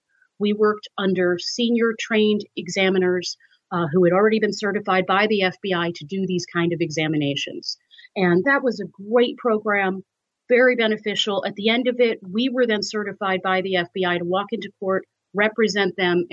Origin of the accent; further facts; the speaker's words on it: New York City, New York, United States; I'm from New York. My family's in New York.